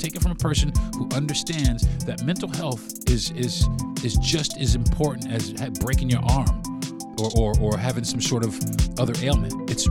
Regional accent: New York, United States; I might talk about this trial next week because I'm from New York

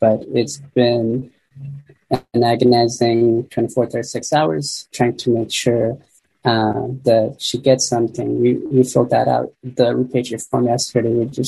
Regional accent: Afghanistan; also born or lived in Pakistan; now in United States; I'm originally from Afghanistan. I came here as a refugee back my family and I, we fled Afghanistan during the Civil War. And then, you know, we lived in Pakistan for a while. Then we came to the United States as refugees.

